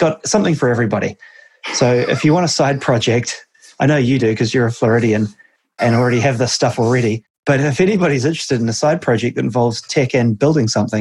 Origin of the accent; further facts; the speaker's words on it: New Zealand; I'm from New Zealand